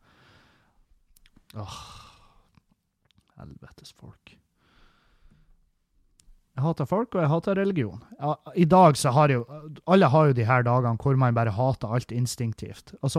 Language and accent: Norwegian; Meløy, Nordland, Norway; vi har hatt hendelser i heimkommunen min der folk har gått naken rundt i bygda